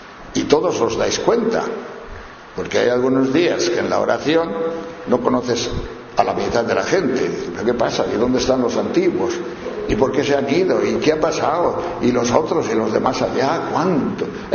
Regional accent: Castile and León, Spain; estando en un pueblo de León, de donde yo soy

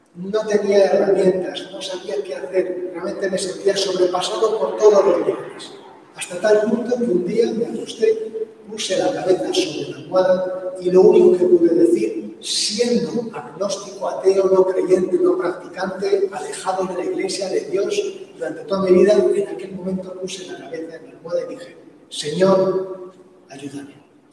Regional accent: Collado Villalba, Community of Madrid, Spain; Recuerdo ir llorando por Collado Villalo, porque soy de Collado Villalo, y mientras paseaba vi la montaña otra vez.

